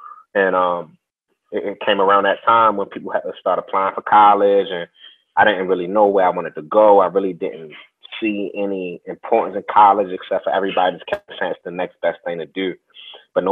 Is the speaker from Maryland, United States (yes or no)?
yes; Baltimore, Maryland, United States; the things that he was assigning us to read was closer to my social context of me growing up in Baltimore